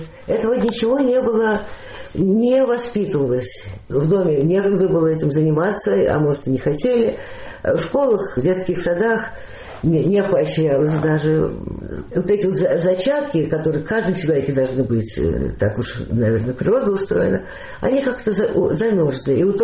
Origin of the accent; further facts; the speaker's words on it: Moscow, Russia; В 43-м году я родилась, и так в Москве и осталась.